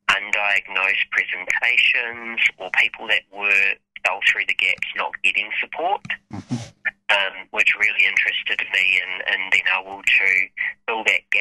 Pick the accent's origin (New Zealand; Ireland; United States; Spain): New Zealand; Ahuriri, Hawke's Bay; I guess born and bred in Ahuriri, two amazing children, and a long history working with our community here in Hawke's Bay.